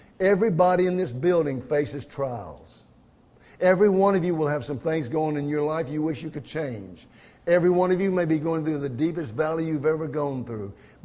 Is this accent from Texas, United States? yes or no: yes; Houston, Texas, United States; I'm from Houston, Texas. We talk different than everybody, so you're okay.